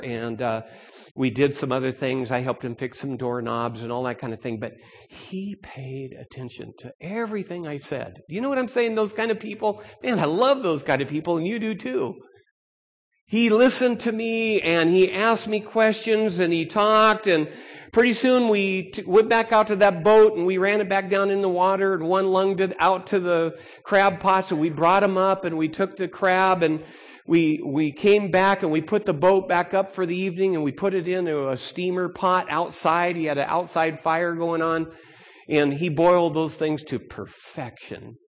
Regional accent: Seattle, Washington, United States; Now, I'm from Seattle area, and up north there's a few different islands

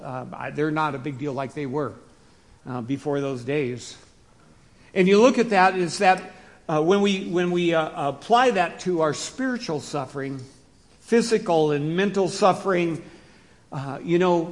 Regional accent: Seattle, Washington, United States; now in Denver, United States; here I am from Seattle, and you know, I'd gone to Michigan and that kind of thing, just arrive in Denver

